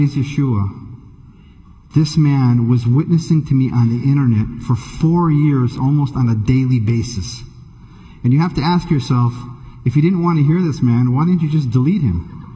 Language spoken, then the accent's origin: English; Israel; And he saw that I was from Israel, and he started to share the New Testament with me in the chat room. And I got so upset. I said, I'm a Jew.